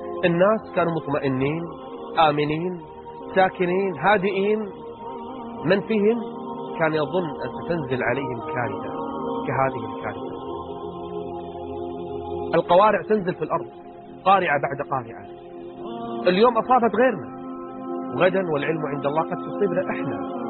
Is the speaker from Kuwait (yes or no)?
yes; Kuwait; وأنا مثلك أوجه رسالة لوزير الداخلية عندنا بالكويت والمسؤولين